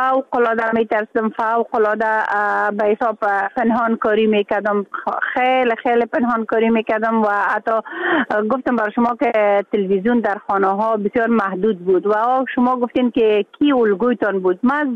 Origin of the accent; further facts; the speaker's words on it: Mazar-i-Sharif, Balkh, Afghanistan; ما شاید در بین یک ولایت، حتی یک ولایت که ما از مزار شریف هستم